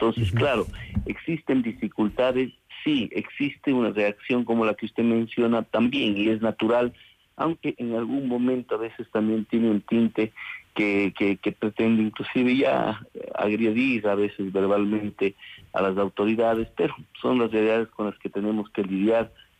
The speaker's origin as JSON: {"language": "Spanish", "country": "Ecuador", "said": "Esa es una realidad que debemos hoy por hoy unificarnos como ecuatorianos"}